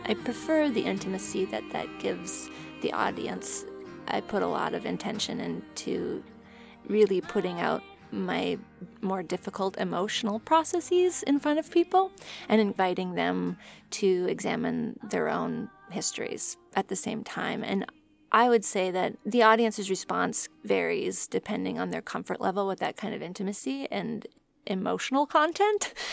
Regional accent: Duluth, Minnesota, United States; I am a songwriter and performing artist. I grew up in Duluth, Minnesota

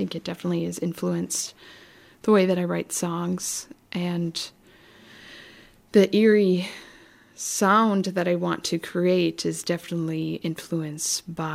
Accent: Duluth, Minnesota, United States; I'm from Duluth, and so I feel like that living next to Lake Superior has always inspired me

